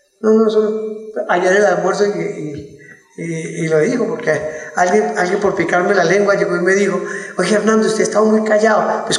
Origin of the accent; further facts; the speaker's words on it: Bogotá, Colombia; Yo soy bogotano, ay, tan bonito que sería Bogotá con un santo.